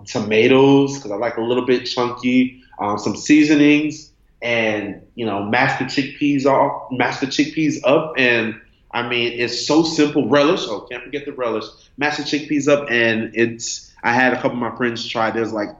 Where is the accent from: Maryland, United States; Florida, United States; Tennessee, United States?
Florida, United States; Miami; I'm from Miami, Florida, and my family did not grow up eating shepherd's pie.